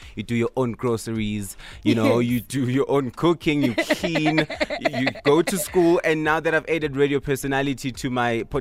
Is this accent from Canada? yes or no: no; Engulane, South Africa; because I'm from Engulane, which is quite a rural area.